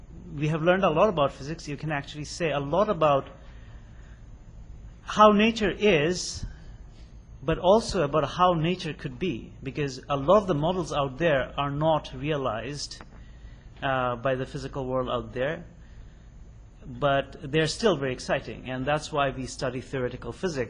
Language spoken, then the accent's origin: English; Nigeria; I'm from Nigeria, of course.